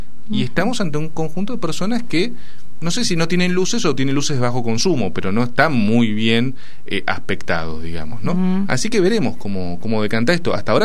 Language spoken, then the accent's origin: Spanish; Argentina; lo que sí soy esencialmente un argentino orgulloso